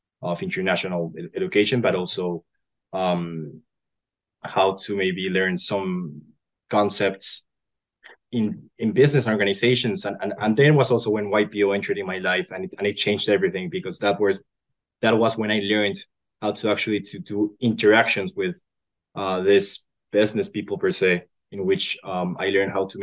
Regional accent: Colombia; when I was very young, growing up in Colombia

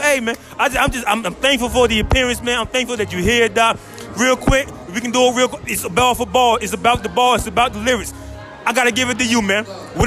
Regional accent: Buffalo, New York, United States; I've been living in North Carolina for the past 20 years, man. I'm from Buffalo.

